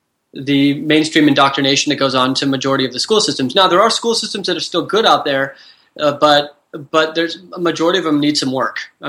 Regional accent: California, United States; I grew up in Silicon Valley, which is the birthplace of a lot of the big companies out there.

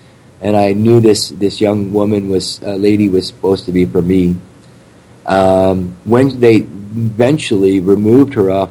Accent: Canada; born there; even though I'm not Native Indian. My parents are both born Hungarians, but I was born in Canada.

